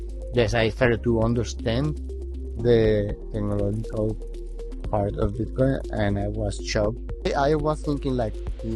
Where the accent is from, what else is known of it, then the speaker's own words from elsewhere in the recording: Venezuela; I'm from Venezuela, and that shaped me, what this Venezuelan situation political and economical situation shaped me as who I am right now.